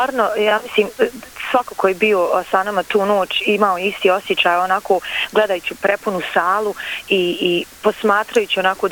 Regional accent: Srebrenica, Republika Srpska, Bosnia & Herzegovina; od nas koji potičemo iz Srebrenice, iz Podrinja

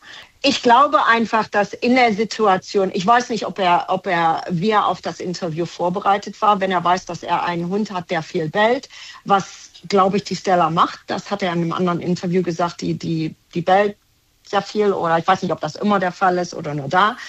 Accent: Germany; moved away; Ich komme aus Deutschland und jedes Mal, wenn ich nach Deutschland fahre, fällt mir auf, dass meine Freunde

